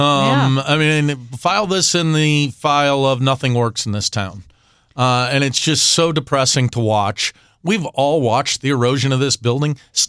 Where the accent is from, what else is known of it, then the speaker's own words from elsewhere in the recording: St. Charles, United States; I grew up in St. Charles. He and I go to the same church growing up